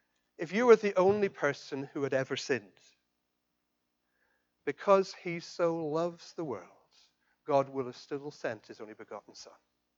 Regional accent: Ireland; also born or lived in Leeds, England; and so I was born in Leeds, and I was brought up in Ireland, and it's weird.

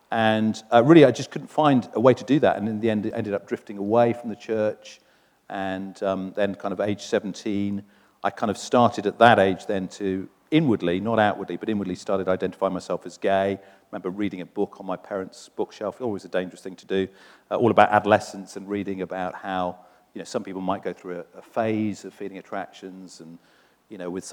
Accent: Oxford, South East England, United Kingdom; moved away as an adult; So I was born in Oxford and lived there for the first 18 years of my life. Was born into a church-going family

